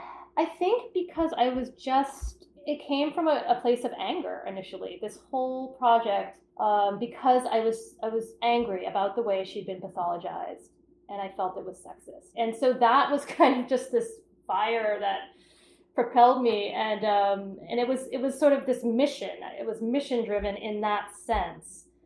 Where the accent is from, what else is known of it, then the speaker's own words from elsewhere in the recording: Massachusetts, United States; I'm from Cape Cod, I love to be on Cape Cod, I spend as much time as possible there